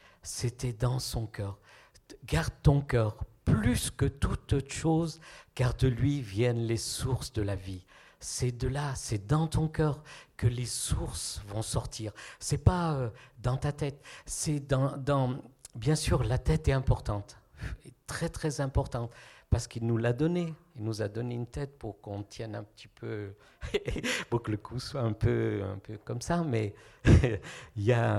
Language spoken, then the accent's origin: French; Rhodes, South Aegean, Greece; moi je viens de l'île de Rhodes.